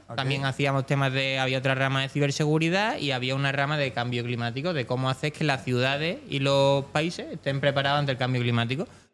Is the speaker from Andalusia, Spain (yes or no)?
yes; Málaga, Andalusia, Spain; yo soy malagueño y yo estudié Administración de Empresas.